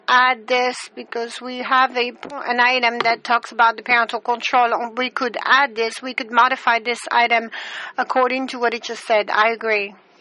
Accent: Rwanda; I'm from Rwanda.

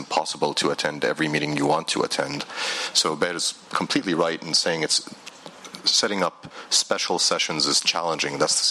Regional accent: Egypt; I'm from Egypt.

